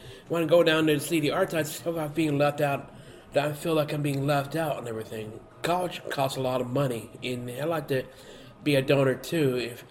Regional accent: East Chicago, Indiana, United States; also born or lived in Wooster, Ohio; I'm from East Chicago, Indiana.

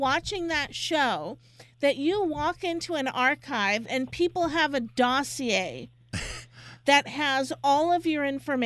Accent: Guyana; my heritage is slaves. The other half is Indian indentured servants because I'm from Guyana.

